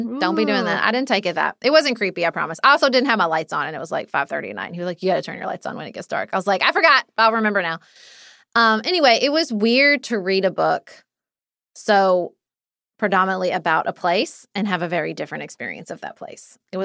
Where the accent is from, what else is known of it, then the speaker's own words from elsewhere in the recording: Paducah, Kentucky, United States; he is from my hometown of Paducah, Kentucky.